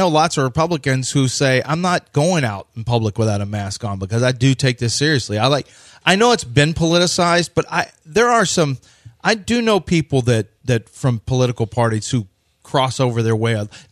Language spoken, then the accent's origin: English; Colorado, United States; I mean, I came from Colorado.